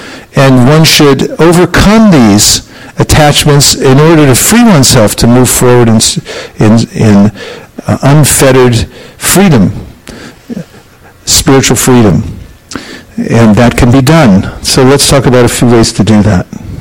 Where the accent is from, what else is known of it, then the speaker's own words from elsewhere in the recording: California, United States; American, I'm a Californian, and coming back in.